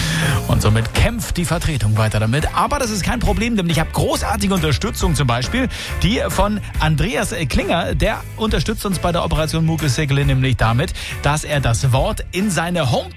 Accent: Hamburg, Germany; ich komme eigentlich aus Hamburg

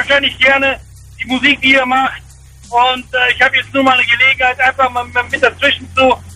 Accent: Wuppertal, North Rhine-Westphalia, Germany; Ich komme aus Wuppertal.

